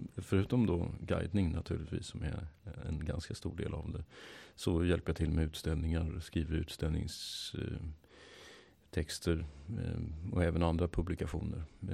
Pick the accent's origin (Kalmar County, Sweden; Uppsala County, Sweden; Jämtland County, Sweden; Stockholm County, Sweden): Stockholm County, Sweden; Stockholm; Nej, jag kom från Stockholm.